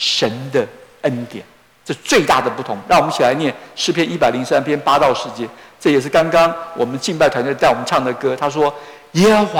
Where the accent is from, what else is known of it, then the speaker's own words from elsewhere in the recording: China; 我也想要用一点点时间跟大家解释神的管教跟我们中国人所说的什么因果报应不一样。